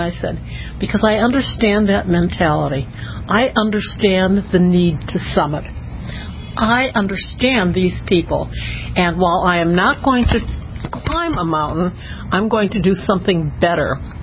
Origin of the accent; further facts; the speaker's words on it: Chicago, Illinois, United States; It was like an orphan disease where I grew up in Chicago.